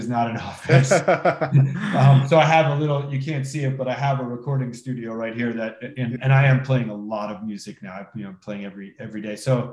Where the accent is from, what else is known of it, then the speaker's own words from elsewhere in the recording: East Coast, United States; I'm from the East Coast. We were living on the West Coast.